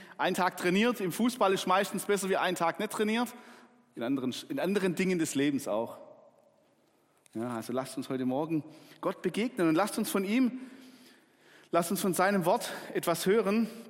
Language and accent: German; Baden-Württemberg, Germany; als Schwabe, als eifriger Schwabe und auch als schaffiger Schwabe